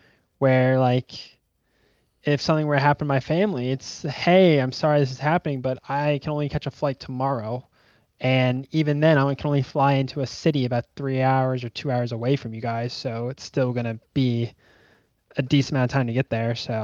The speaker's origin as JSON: {"language": "English", "town": "Lancaster", "region": "Pennsylvania", "country": "United States", "tie": "born or raised there", "said": "I'm originally from the Amish country of Lancaster, Pennsylvania. Grew up surrounded by Amish people. I wasn't Amish, but just Amish farms everywhere."}